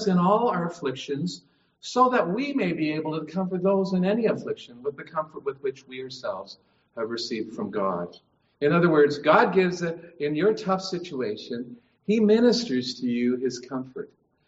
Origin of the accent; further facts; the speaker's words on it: Canada; One of the things that I love about being a Canadian, there's lots which I'm embarrassed about being a Canadian, but there's lots that I love.